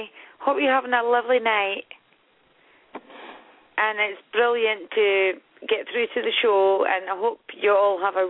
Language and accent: English; Scotland, United Kingdom; I'm just shy. I'm from Scotland.